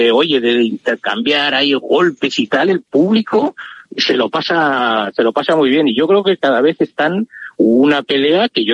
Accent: Bilbao, Basque Country, Spain; aparte que soy de Bilbao

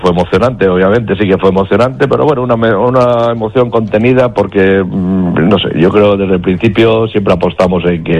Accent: Basauri, Basque Country, Spain; Yo soy de Basauri, vamos.

